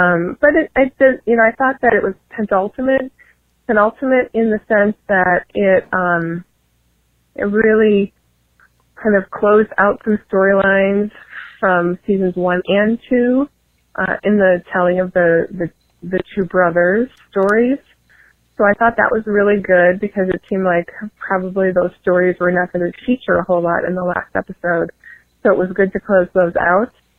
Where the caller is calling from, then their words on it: Illinois, United States; I'm from Illinois.